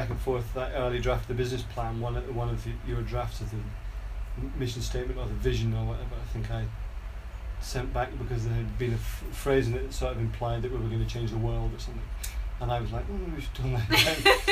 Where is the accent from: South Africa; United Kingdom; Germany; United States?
United Kingdom; Scotland; And I'm Scottish and don't want to overstate anything